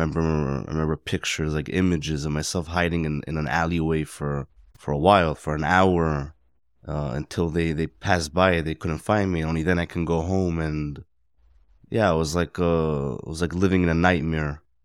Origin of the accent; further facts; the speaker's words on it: Brooklyn, New York, United States; I was born in Crown Heights 32 years ago.